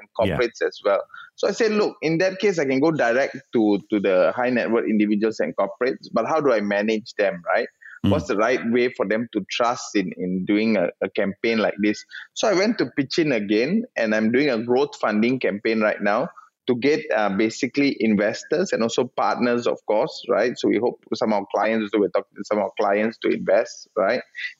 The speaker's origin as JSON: {"language": "English", "country": "Malaysia", "said": "I'm Malaysian, so I'm very passionate of being Malaysian."}